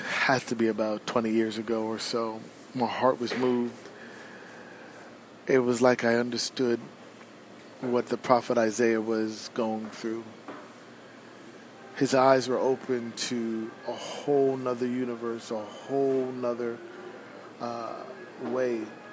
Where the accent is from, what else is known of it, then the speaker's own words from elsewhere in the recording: Toronto, Ontario, Canada; I grew up in Rexdale, one of the more interesting places to live in Toronto.